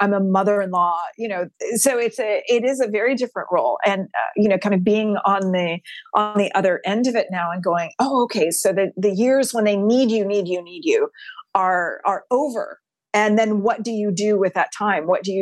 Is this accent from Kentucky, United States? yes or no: no; Texas, United States; Oh yeah. I'm a sixth generation Texan on my mom's side.